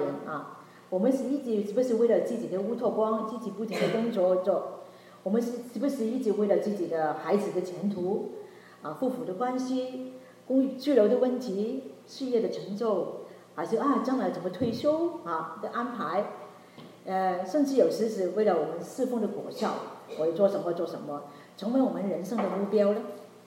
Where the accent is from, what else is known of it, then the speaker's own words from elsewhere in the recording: China; moved away; 我们从中国移民到过来这里